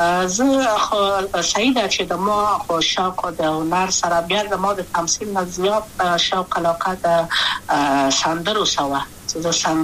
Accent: Kabul, Afghanistan; also born or lived in Wardak; زه خو اصلا د وردګو ولایت یم. د پلار می د وردګو ولایت ته خلګنسم چې دلې د کابل په تختپل سیمه کې یم او لویا شویم کابل کې هم

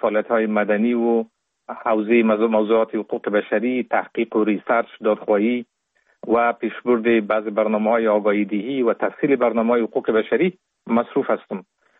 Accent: Kabul, Afghanistan; born there; در سال 1970 متولد شدیم در کابل در یک خانواده روشن فکر

